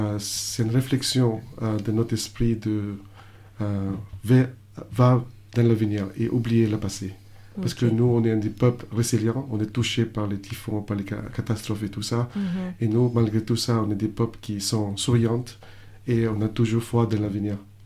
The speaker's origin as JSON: {"language": "French", "town": "Bacolod", "region": "Western Visayas", "country": "Philippines", "first_language": "Hiligaynon", "second_language": "French", "said": "moi, je viens de Sainte, des Philippines, de Bacolod, et nous, on parle Ilonggo."}